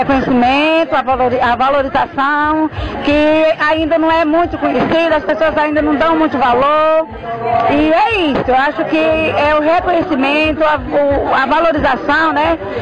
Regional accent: Pauzinhos, Brazil; born there; Eu venho de lá, sou nascida dos Pauzinhos

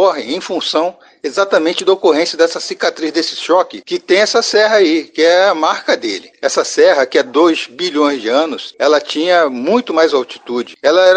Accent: Senhor do Bonfim, Bahia, Brazil; situação geológica de Jaguarari, Campo Formoso, Jacobina, todas essas que estão próximas à serra é a mesma, sou do Bonfim.

